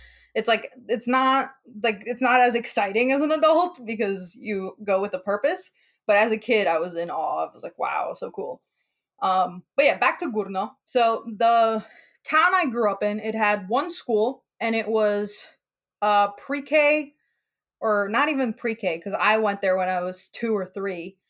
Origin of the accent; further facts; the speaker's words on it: New York City, New York, United States; I'm so used to public transit because I grew up in New York City with a massive train system, massive bus system.